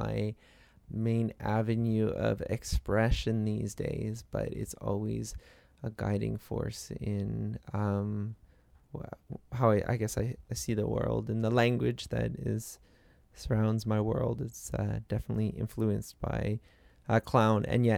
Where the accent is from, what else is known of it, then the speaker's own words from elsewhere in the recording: Victoria, British Columbia, Canada; I am from Victoria, BC, and grew up there. And I was born and raised into a clown family.